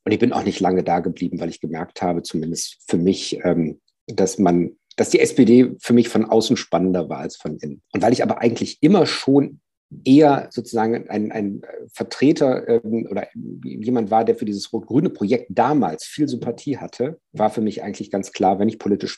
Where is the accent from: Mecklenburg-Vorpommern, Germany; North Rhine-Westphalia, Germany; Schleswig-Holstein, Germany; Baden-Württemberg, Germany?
North Rhine-Westphalia, Germany; Wuppertal; Ich bin 43 Jahre alt, gebürtiger Wuppertaler, lebe seit 43 Jahren mit einem Jahr Unterbrechung, als ich zum Studium nach Berlin gezogen bin, auch in Wuppertal, in Barmen genauer gesagt.